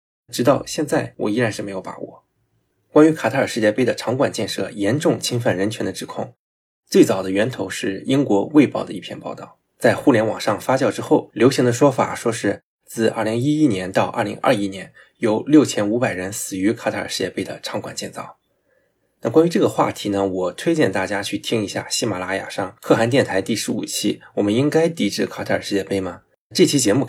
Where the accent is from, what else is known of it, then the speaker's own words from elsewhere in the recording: China; 作为一个中国人，作为一个背地里被人称之为很粉的中国人，经历过08奥运会以及新疆棉事件